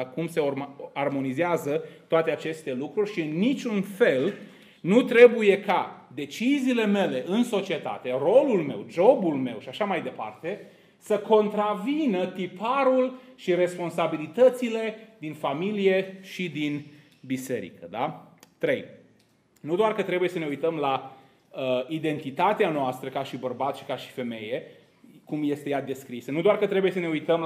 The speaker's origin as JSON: {"language": "Romanian", "town": "Zalău", "region": "Sălaj County", "country": "Romania", "tie": "born there", "said": "nu este la întâmplare că m-am născut român. Nu este la întâmplare că m-am născut în Zalău."}